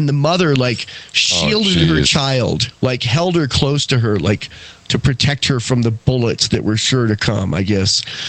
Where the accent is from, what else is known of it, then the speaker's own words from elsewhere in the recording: California, United States; now in Wyoming, United States; When I first got to Wyoming, you know, we came from California